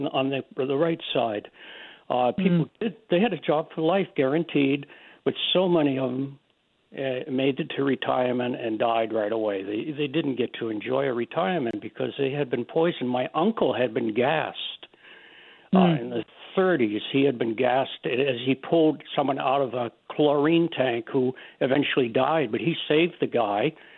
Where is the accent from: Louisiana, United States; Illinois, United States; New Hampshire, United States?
New Hampshire, United States; Groveton; And I grew up in Grofton during the period, and right now the mill is gone now.